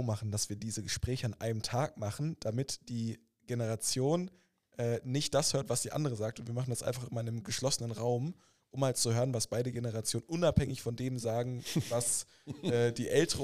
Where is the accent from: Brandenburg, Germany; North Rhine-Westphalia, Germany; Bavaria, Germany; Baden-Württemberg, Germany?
North Rhine-Westphalia, Germany; Witten; born there; Deswegen finde ich das umso cooler als gebürtiger Wittener